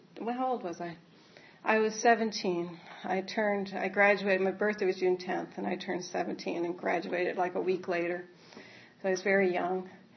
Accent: Canada; born there; You know, I was born in Canada.

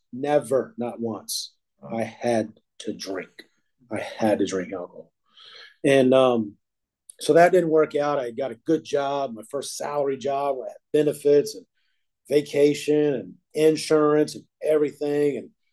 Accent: Virginia Beach, Virginia, United States; I grew up in Virginia Beach, and I would go sit out on the beach sometimes at nighttime and listen to the waves crash

